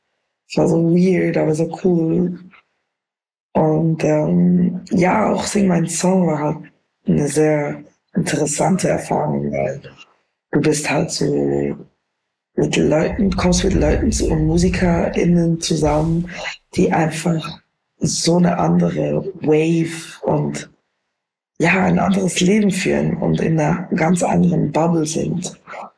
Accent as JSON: {"language": "German", "region": "Bern", "country": "Switzerland", "accent": "Bernese German", "said": "Ja, also unser Akzent ist wirklich so. Es gibt gute Akzente in der Schweiz, so, aber Berndeutsch ist schon the nicest one."}